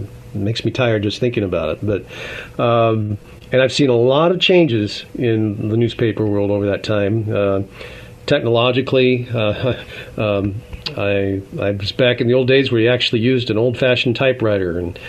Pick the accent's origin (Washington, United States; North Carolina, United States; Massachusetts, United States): Washington, United States; Seattle; I grew up in North Seattle, and we had just moved into a brand new home, our family, in 1963.